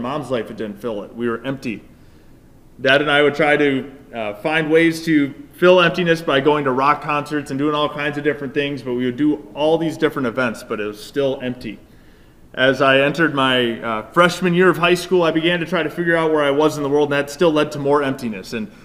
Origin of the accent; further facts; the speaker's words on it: Mukwonago, Wisconsin, United States; I introduced myself earlier, and I am from Maquonago, Wisconsin. Who here has heard of Maquonago? Just a few. That's about what I expected. It's a smaller town, a little southwest of Milwaukee, around 8,000 folks.